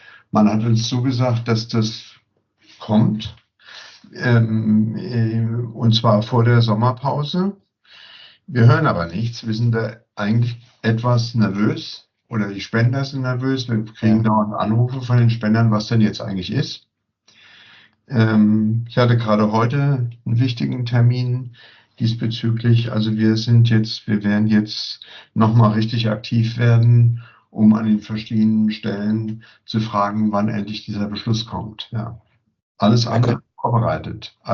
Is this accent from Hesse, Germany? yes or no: yes; Frankfurt, Hesse, Germany; Naja, ich bin Frankfurter.